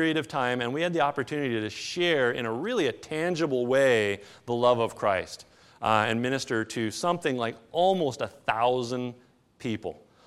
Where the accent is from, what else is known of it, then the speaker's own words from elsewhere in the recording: Long Beach, Washington, United States; We grew up in Long Beach, Washington